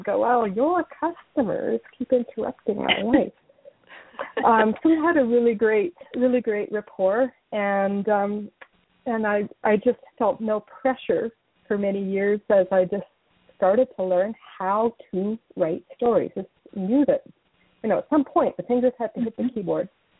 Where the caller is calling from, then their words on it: British Columbia, Canada; I'm calling in from British Columbia, Canada. My husband and I have a small 40-acre farm in the Kootenai region, and we just love living here, and that's where I'm calling from.